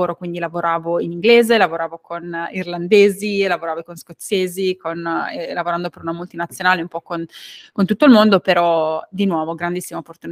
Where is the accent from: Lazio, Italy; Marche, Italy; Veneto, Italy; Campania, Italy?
Marche, Italy; Urbania; Vengo da una piccolissima cittadina, nemmeno un paese nel nord delle Marche, che si chiama Urbania, vicino Urbino, in cui ho vissuto per 18 anni praticamente non stop